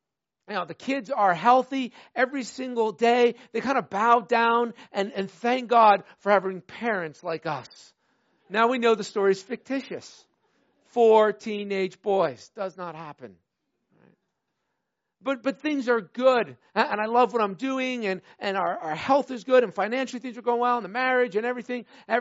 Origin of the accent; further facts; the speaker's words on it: New Jersey, United States; now in Wisconsin, United States; My parents live in New Jersey. I grew up in New Jersey, the Garden State. Don't make fun of it. It is the Garden State.